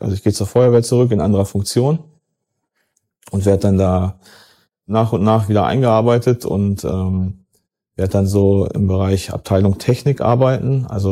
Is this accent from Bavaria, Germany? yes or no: no; Gelsenkirchen, North Rhine-Westphalia, Germany; ich bin 29 Jahre alt, ich komme aus Gelsenkirchen.